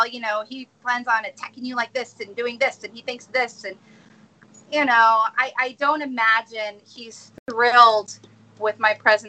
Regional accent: Brownsville, Texas, United States; So I'm here from Brownsville, Texas, born and raised, and I'm a local attorney.

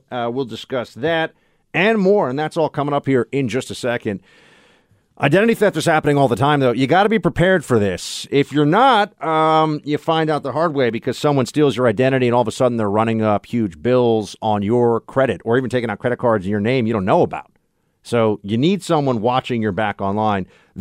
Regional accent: New York, United States; he is a congressman from Long Island here in New York, my home state

